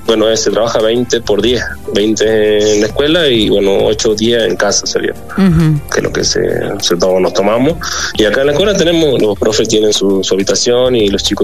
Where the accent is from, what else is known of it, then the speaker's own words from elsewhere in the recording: San Francisco, Santa Cruz, Bolivia; Y soy de San Francisco, departamento de Valle Grande, allá en Las Yungas.